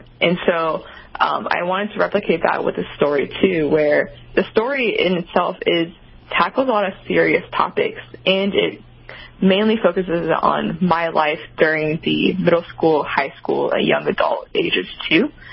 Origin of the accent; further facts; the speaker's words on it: Wuhan, Hubei, China; because I said I was from Wuhan.